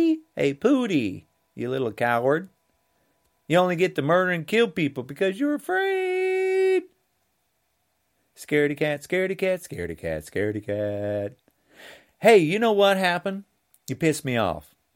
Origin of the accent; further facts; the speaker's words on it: New Jersey, United States; I come from New Jersey. Everybody know what Trump is. New York, New Jersey.